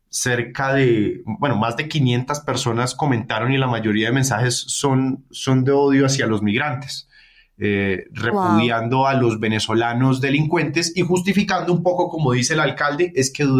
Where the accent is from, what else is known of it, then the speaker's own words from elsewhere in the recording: Bucaramanga, Santander, Colombia; Yo soy orgullosamente santandereano, orgullosamente bumangués